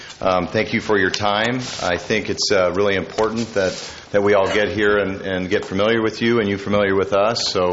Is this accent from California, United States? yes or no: yes; San Luis Obispo, California, United States; I'm from San Luis Obispo.